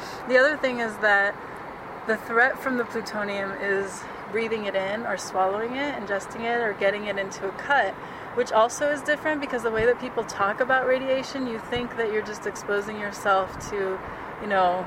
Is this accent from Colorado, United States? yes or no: yes; Colorado, United States; growing up in Colorado, I'd kind of heard of rocky flats